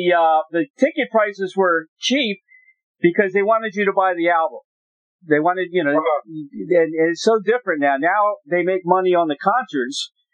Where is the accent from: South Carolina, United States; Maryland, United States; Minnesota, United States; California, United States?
Maryland, United States; also born or lived in Washington, D.C.; I grew up in Maryland, in D.C., in that area.